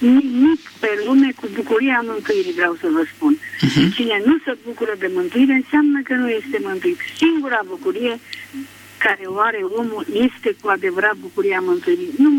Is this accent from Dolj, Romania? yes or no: yes; Craiova, Dolj, Romania; Sunt din Craiova